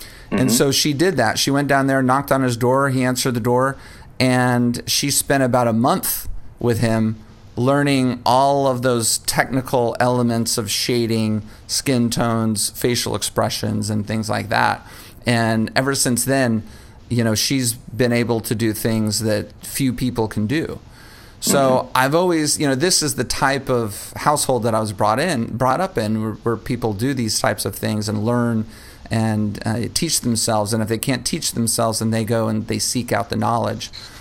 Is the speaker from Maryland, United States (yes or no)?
no; Dallas, Texas, United States; I'm from Dallas, Texas.